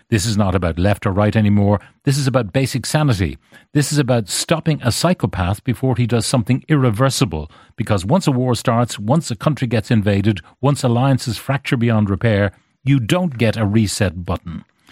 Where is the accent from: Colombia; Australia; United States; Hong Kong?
Australia; I'm saying this as an Australian who's absolutely sick to death of watching the world hold its breath every time this blabbering, blubbering, blithering, blustering opens his grotesque mouth.